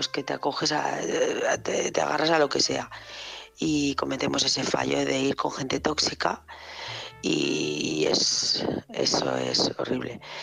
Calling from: Barcelona, Catalonia, Spain; de Barcelona.

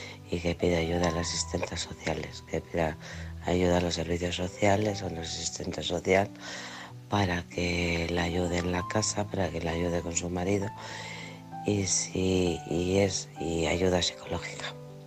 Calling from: Alcorcón, Community of Madrid, Spain; de Alcorcón.

